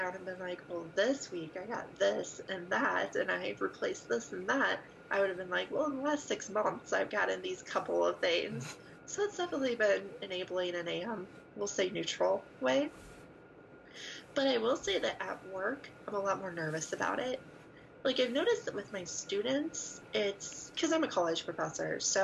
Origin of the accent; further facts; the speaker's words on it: St. Louis, Missouri, United States; I never really, so where I used to live, I grew up in St. Louis, I never found a group.